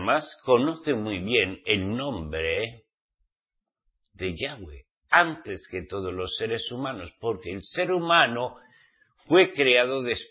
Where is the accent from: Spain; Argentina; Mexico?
Spain; soy español.